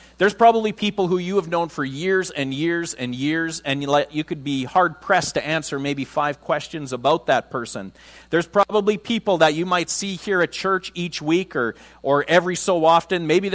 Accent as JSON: {"language": "English", "region": "Saskatchewan", "country": "Canada", "tie": "born or raised there", "said": "maybe it's because I grew up in Saskatchewan."}